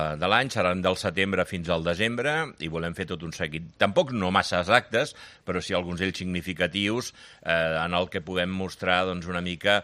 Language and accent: Catalan; Montcada i Reixac, Catalonia, Spain; jo tenia 15 anys i va ser... jo sóc de Montcada i Reixac, un poble del costat de Barcelona